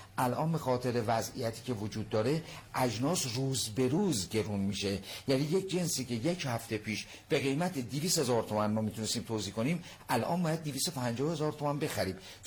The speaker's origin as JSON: {"language": "Persian", "town": "Karaj", "region": "Alborz", "country": "Iran", "tie": "born or raised there", "also_born_or_lived": "Garmsar", "said": "من چون پدرم کارمند وزارت دادگستری بوده، من در گرمسار به دنیا اومدم اما گرمسار رو ندیدم، چون یک ساله که بودم پدرم به کرج اومده"}